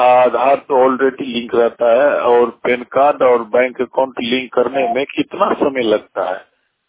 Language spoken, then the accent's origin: Hindi; Bihar, India; मैं प्रवासी निवास बिहार से हूँ।